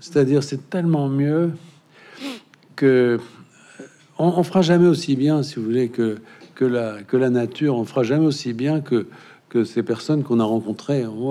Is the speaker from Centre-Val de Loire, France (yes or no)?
yes; Centre-Val de Loire, France; Comme on dit chez moi dans le Berry, Dieu me savonne.